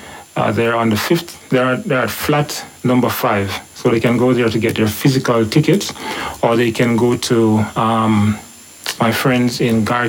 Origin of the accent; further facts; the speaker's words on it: Jamaica; now in Abuja, Nigeria; I'm from Jamaica, and I operate a catering business here in Abuja.